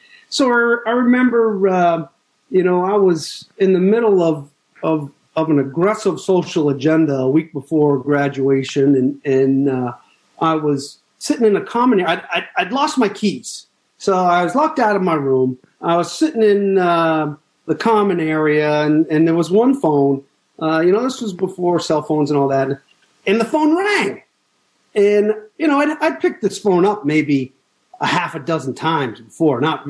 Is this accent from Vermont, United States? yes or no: yes; Vermont, United States; Yeah, well, I'm from Vermont and I'm paying for it now because I don't have any circulation in my toes or my fingers.